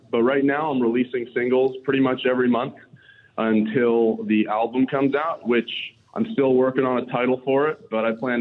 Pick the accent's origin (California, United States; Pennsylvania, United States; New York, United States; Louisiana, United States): California, United States; You know, I grew up on Paradise Drive here in Marin County.